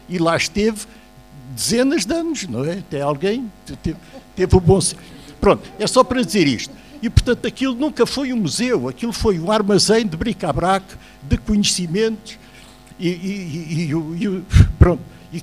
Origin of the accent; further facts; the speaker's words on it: Lagos, Algarve, Portugal; born there; aqui desta cidade onde eu nasci, aqui há 86 anos